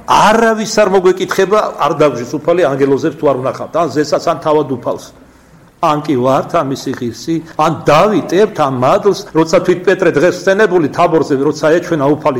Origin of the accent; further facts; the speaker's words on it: Kartli, Georgia; accent: Kartlian; არ გაგექცევათ, ქართლელი ვარ, ქართლურად გეტყვით